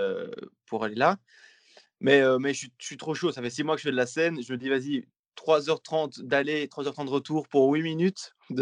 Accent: Rochefort, Wallonia, Belgium; je Rochefort, et je dis « Ouais, je suis belge, en fait, tu vois. »

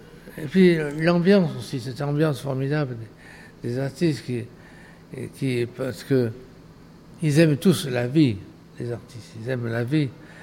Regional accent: Southern France, France; accent: Midi; Et moi, j'avais mon petit accent du midi.

